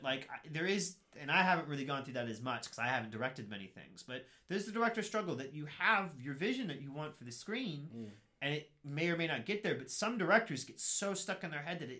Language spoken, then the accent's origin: English; Scotland, United Kingdom; I tried to watch Braveheart, and like, I am Scottish, so I love that film.